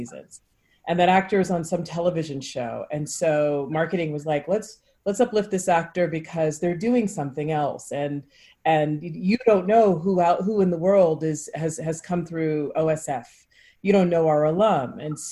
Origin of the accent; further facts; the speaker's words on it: California, United States; I grew up in the Bay Area, which is 5 hours away.